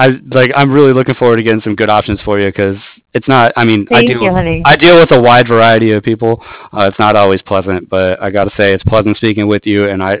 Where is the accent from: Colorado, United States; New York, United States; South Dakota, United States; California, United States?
California, United States; San Francisco; now in San Diego, United States; I'm from San Francisco. I lived for a short while in Union City and Fremont, and then back in San Francisco before coming here to San Diego.